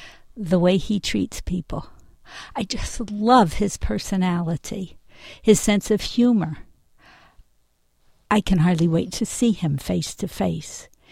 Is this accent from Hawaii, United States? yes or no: no; Florida, United States; also born or lived in New Jersey; Then when I was almost right about 11, my parents moved to Florida and they took me with them. And then I was living in Florida until I went off to college.